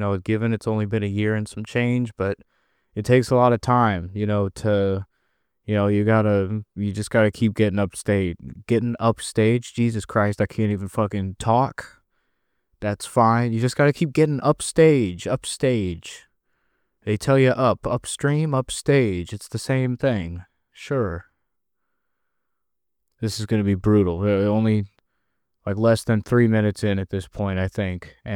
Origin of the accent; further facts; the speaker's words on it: United States; And my radar, I'm American.